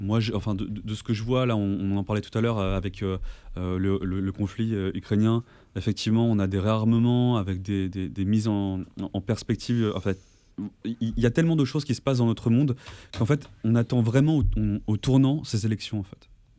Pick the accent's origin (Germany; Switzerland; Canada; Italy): Canada; Quebec; en tant que Québécois